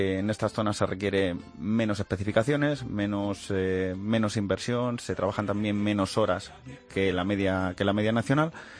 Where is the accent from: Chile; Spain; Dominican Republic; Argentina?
Spain; Toledo, Castilla-La Mancha; yo soy de Toledo y él es de Madrid.